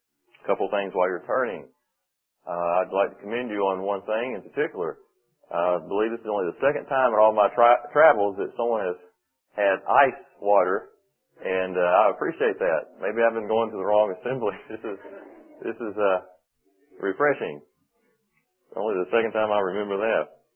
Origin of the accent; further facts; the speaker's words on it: Ramsthorpe, North Carolina, United States; We're from Ramsthorpe, North Carolina. That's near Asheboro, and we fellowship at the Ramsthorpe Gospel Chapel.